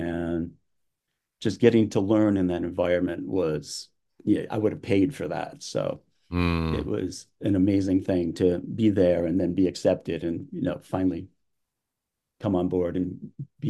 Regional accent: Williamsville, New York, United States; I grew up in Williamsville, New York, where they had an amazing music program

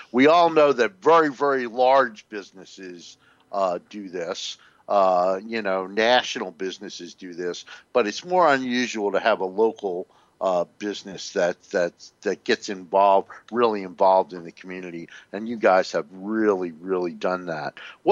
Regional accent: New Jersey, United States; I mean, I grew up in North New Jersey, and we had several brewers

